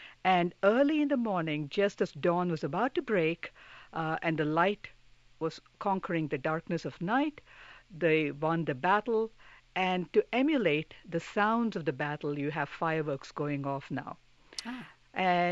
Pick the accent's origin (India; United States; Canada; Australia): India; Tamil Nadu; first language Tamil; English is a second language; I'm originally from Tamil Nadu, a Tamil-speaking person.